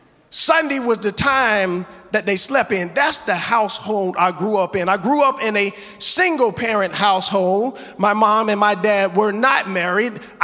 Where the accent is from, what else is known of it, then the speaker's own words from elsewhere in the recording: the South, United States; I was a young black man growing up in the South, hanging around these things in what would be considered a difficult neighborhood